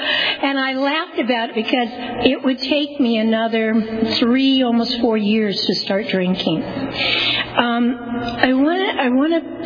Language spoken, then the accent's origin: English; Clovis, California, United States; also born or lived in Fresno; I was born in Fresno and raised in Clovis, so I small ranching community, kind of the way Visalia was and Lindsay and all the Reedleys and the smaller towns around.